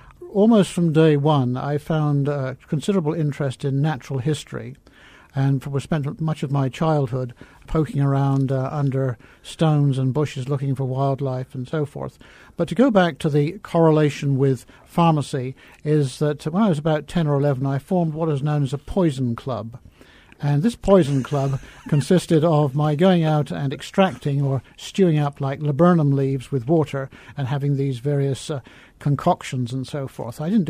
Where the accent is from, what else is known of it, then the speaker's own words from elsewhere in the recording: South of England, United Kingdom; born there; Well, I was born in the south of England, as my accent probably gives me away